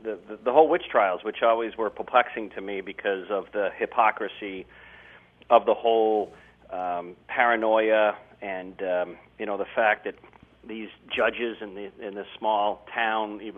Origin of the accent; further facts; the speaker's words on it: Salem, Massachusetts, United States; But growing up in Salem, you have to understand, Leanne